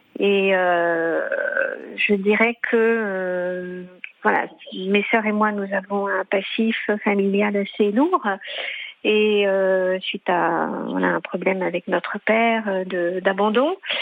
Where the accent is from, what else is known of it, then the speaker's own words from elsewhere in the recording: Paris, Île-de-France, France; Et moi-même, bon, je suis parisienne